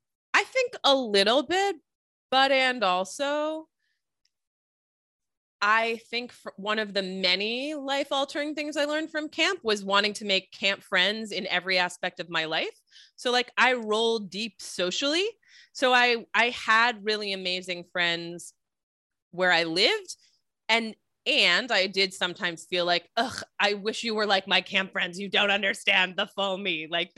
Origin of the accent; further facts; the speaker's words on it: Midwest, United States; And then we grew up in the Midwest, but they wanted us to have exposure to people from other parts of the country.